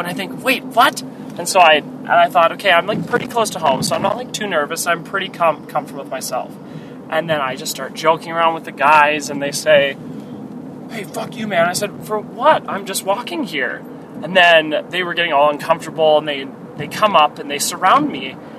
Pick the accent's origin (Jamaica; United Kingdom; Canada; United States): Canada; And funny of which, I'm a Canadian.